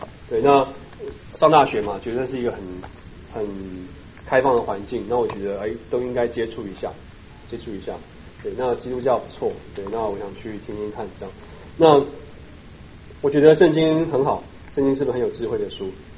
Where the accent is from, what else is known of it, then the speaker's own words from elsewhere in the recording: Taipei, Taiwan; 我信主以前就我是在台北市长大的那个小孩，所以很 typical， 就是家里是小康的家境，